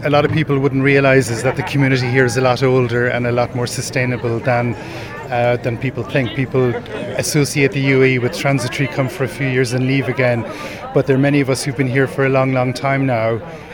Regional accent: Cork, Munster, Ireland; moved away as an adult; now in Abu Dhabi, United Arab Emirates; I'm from Cork originally, but based in Abu Dhabi for the last 20 years.

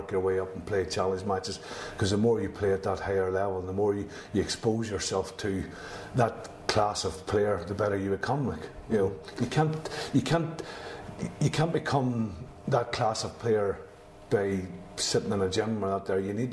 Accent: Ireland; I think it goes without saying I'm Irish, and you know, and I want to remain Irish.

